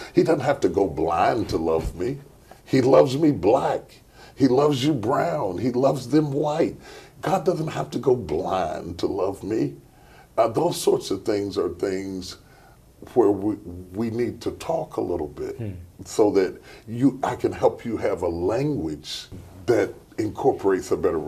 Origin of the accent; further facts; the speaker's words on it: West Virginia, United States; I grew up in West Virginia where there's 5% black, and I'm used to being involved with all types, whites and blacks and whoever came along my path.